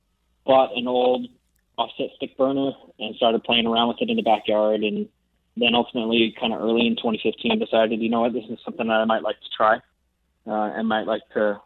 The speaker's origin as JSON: {"language": "English", "town": "Stockton", "region": "California", "country": "United States", "tie": "born or raised there", "lives_now": "Roseville, United States", "said": "We grew up in Stockton, California"}